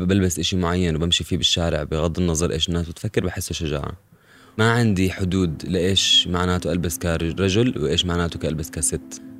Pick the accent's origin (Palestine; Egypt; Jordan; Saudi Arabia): Jordan; Irbid, Irbid Governorate; also born or lived in Zarqa / Amman; ربيت بالأردن بإربد وبالزرقة وبعمان